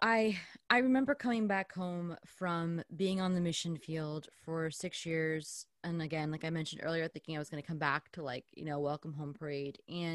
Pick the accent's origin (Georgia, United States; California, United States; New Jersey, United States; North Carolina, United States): New Jersey, United States; also born or lived in Northern Ireland; I am a Jersey girl. I was born and bred in New Jersey, and I'm very proud of being from New Jersey because it's such a weird little fun state. But I haven't lived here my whole life.